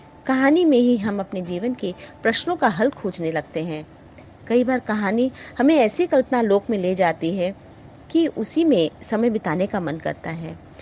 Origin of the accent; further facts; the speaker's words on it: Kolkata, West Bengal, India; born there; now in Delhi, India; मैं कलकत्ते में जन्मी थी